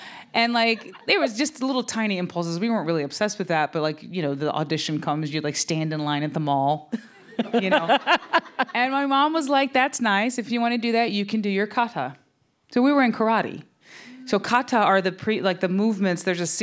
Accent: North Carolina, United States; He's from the Piedmont of Italy, and I'm from the Piedmont of North Carolina.

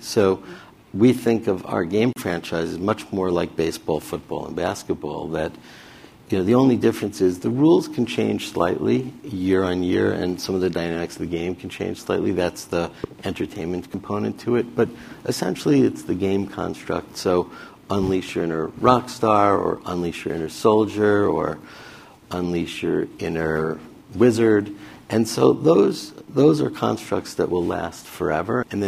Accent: Roslyn, New York, United States; I was a kid from Roslyn, Long Island.

